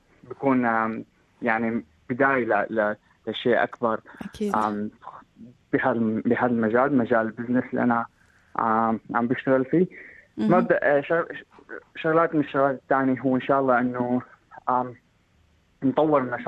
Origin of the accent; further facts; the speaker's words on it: Syria; لأننا كسوريين يعني صرنا بكل مكان حال الكرة الأرضية